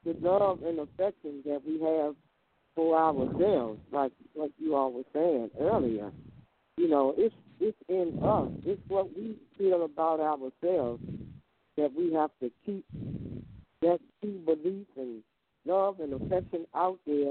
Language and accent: English; Washington, District of Columbia, United States; Thank you, brother and sister. I'm from Washington, D.C.